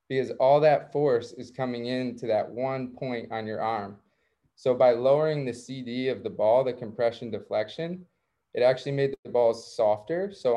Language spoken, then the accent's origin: English; Jupiter, Florida, United States; I grew up in South Florida in Jupiter.